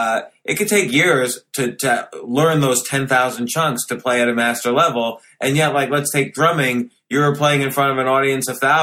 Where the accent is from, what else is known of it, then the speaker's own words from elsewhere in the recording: New York City, New York, United States; Oh man, I grew up in Washington Square Park.